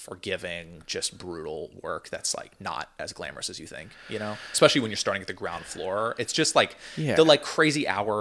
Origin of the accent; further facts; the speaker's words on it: Orinda, California, United States; Growing up in the Bay. I mean, I grew up in like the East Bay, this town called Orinda, which is about 10 minutes from like Berkeley, Oakland